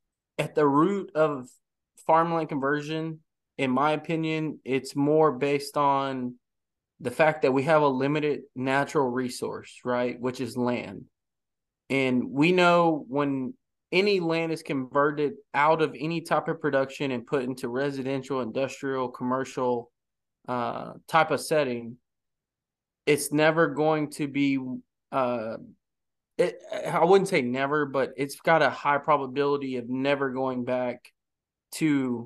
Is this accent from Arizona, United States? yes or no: no; Texas, United States; I grew up in Texas, about 30 minutes south of Dallas.